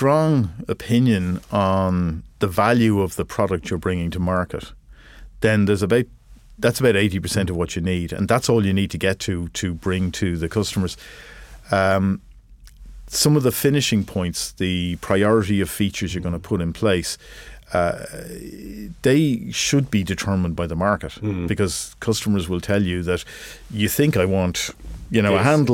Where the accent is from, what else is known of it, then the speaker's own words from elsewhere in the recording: Ireland; So being Irish helps, because we're actually very friendly and people tend to give us the benefit of the doubt.